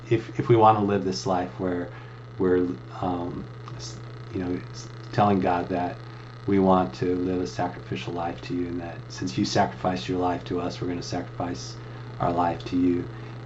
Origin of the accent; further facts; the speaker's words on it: Ithaca, New York, United States; growing up in Ithaca is kind of a mixture of some really.